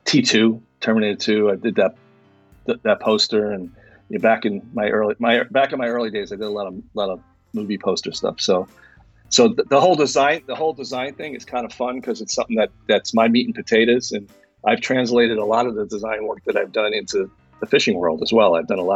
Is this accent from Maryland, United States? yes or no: no; Brooklyn, New York, United States; as a kid growing up in Brooklyn, I always admired it